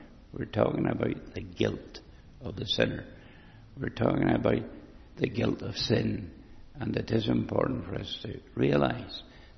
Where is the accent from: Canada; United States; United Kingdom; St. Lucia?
United Kingdom; Lambeth, London; I come from Lambeth